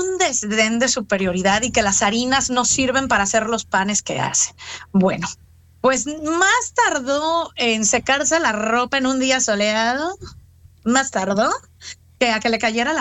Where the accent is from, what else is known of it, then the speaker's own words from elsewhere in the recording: Mexico; yo soy mexicana y vivo en otro país, uno es migrante.